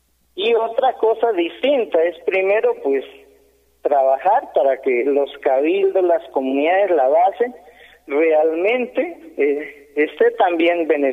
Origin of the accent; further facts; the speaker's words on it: Cauca, Colombia; first language Nasa Yuwe; Spanish is a second language; mi lengua materna fue nazayúe porque mi papá, mi mamá no sabían castellano.